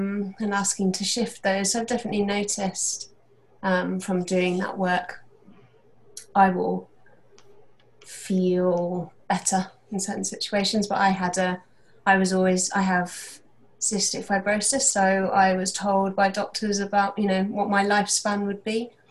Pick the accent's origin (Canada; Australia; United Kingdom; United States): United Kingdom; England; UK, in the countryside.